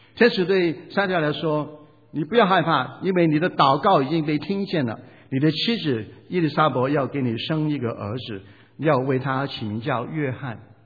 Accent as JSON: {"language": "Chinese", "country": "Hong Kong", "tie": "born there", "said": "我是香港出生的"}